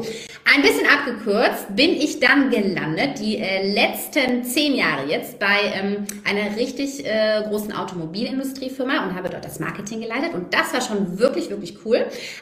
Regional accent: Swabia, Germany; ich komme aus dem Schwabenländle

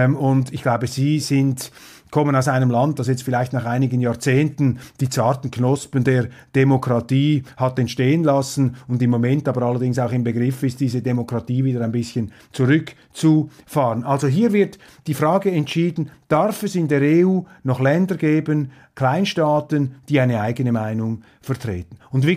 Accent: Switzerland; für mich als Schweizer

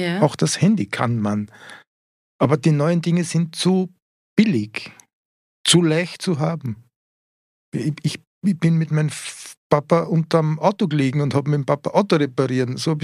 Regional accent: Wieselburg, Lower Austria, Austria; Meine Heimat.

